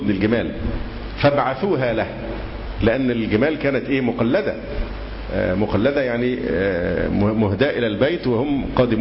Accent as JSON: {"language": "Arabic", "country": "Egypt", "said": "ان انا مصري واخاطب الناس في مصر"}